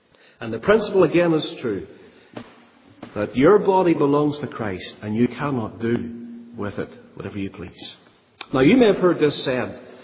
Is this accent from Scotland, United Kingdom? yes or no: no; Ballymena, Northern Ireland, United Kingdom; now in East Belfast, United Kingdom; But I come from East Belfast now. I'm the Ballymena man by heart and always will be.